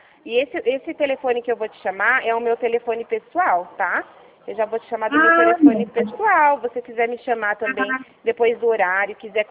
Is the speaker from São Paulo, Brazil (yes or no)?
yes; Rio Claro, São Paulo, Brazil; É Rio Claro. A gente fala do interior de São Paulo, tá?